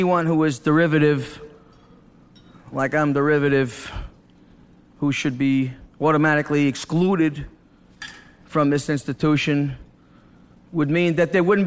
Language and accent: English; Levittown, New York, United States; Now, I grew up in Levittown, okay? Now, not exactly the epicenter of soul in America, you know?